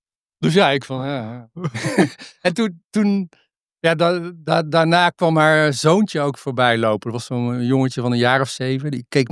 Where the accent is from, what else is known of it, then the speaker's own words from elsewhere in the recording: Netherlands; Want ik kom tenslotte uit Nederland.